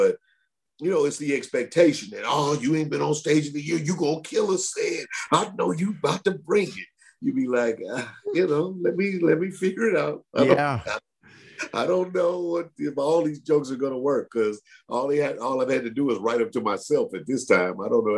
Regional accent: St. Louis, Missouri, United States; Matter of fact, he's in my hometown of St. Louis.

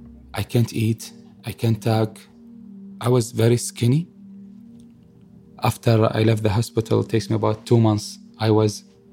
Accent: Baghdad, Baghdad Governorate, Iraq; I grew up and raised in Baghdad. Always we hear about war.

